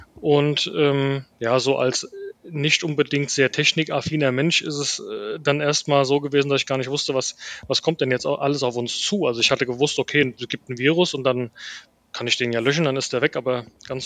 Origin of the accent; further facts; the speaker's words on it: Geisenheim, Hesse, Germany; Geisenheim ist eine schöne Stadt. Ich muss es natürlich sagen, es ist meine Heimatstadt und ich bin auch sehr stolz, dass ich hier Bürgermeister sein darf.